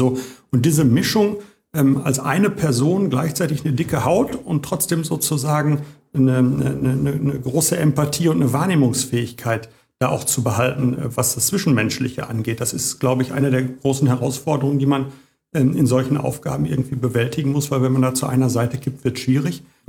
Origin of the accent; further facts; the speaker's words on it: Bochum, North Rhine-Westphalia, Germany; Deswegen gehört uns ja die ein oder andere Immobilie auf Hattinger Stadtgebiet als Bochumer auch.